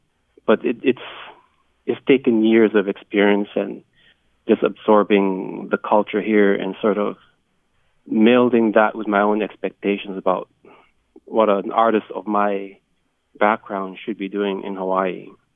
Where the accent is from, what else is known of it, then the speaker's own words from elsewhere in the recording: Palau; So even though I'm from Palau